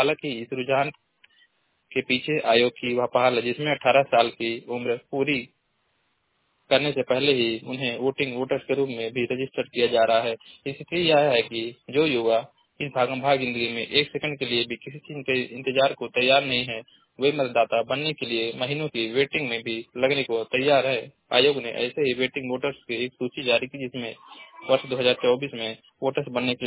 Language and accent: Hindi; Maharajganj, Uttar Pradesh, India; वजीरा महाराजगंज का निवासी हूँ।